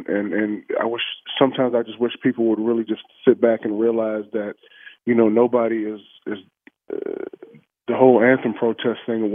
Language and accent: English; King George, Virginia, United States; I'm a kid from King George, Virginia.